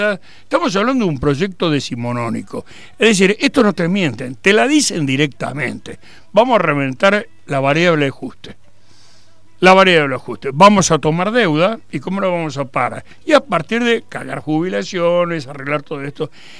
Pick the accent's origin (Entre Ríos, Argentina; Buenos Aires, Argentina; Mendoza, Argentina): Buenos Aires, Argentina; cuando me preguntan, pero vos sos de Buenos Aires, en el interior, le digo, yo soy porteño, pero no portuario. Es decir, yo nací mirando adentro